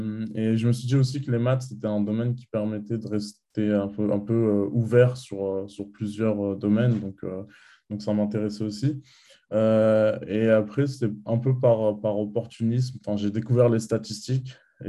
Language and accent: French; Aulnay-sous-Bois, Île-de-France, France; J'ai 23 ans. Je suis né à Bondy dans le 93 et j'ai grandi à Aulnay-sous-Bois. C'est la ville où je vis actuellement.